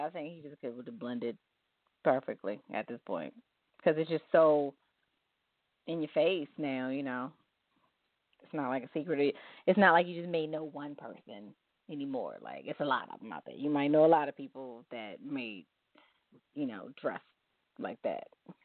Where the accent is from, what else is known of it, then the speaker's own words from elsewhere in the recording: Baltimore, Maryland, United States; if I'm on the radio in another city and they know I'm from Baltimore and they start a club set